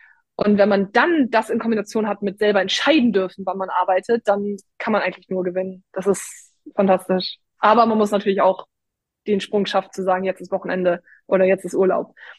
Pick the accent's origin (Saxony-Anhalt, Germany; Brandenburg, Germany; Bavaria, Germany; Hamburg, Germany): Hamburg, Germany; Ja, ich bin Hamburgerin.